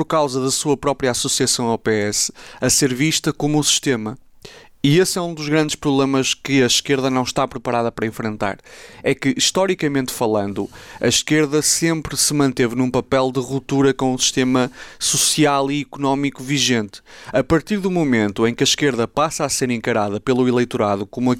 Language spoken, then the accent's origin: Portuguese; Braga, Portugal; E sou de Braga e cá estou.